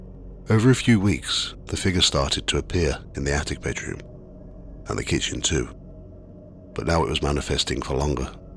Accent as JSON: {"language": "English", "town": "Redditch", "region": "West Midlands", "country": "United Kingdom", "tie": "born or raised there", "said": "a collection of ghost stories that I've collected from my hometown over the last 20 years."}